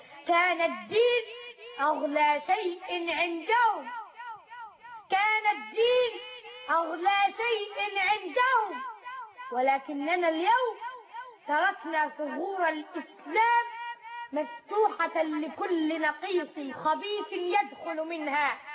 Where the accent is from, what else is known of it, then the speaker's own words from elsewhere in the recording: Egypt; وفي بلدنا مصر خاصة